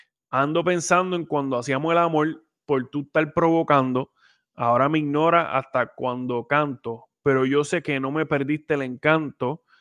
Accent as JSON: {"language": "Spanish", "country": "Puerto Rico", "said": "¿Por qué estamos en el lugar donde estamos ahora como puertorriqueños"}